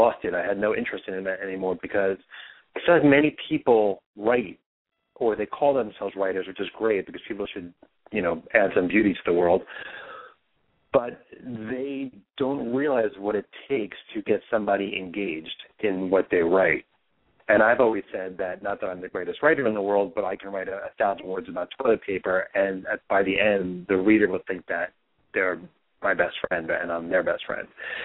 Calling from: New York, United States; I am in New York in my sister's house, standing looking at the dog sleep.

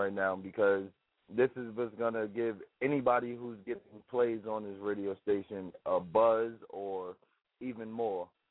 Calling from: New York, United States; I'm calling from New York. You already know. It's the Big Apple.

